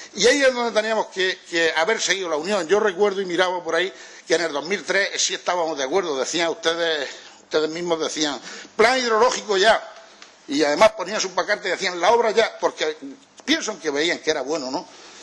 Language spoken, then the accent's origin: Spanish; Totana, Region of Murcia, Spain; soy de Totana, antes de ser del Partido Popular soy de Totana, soy murciano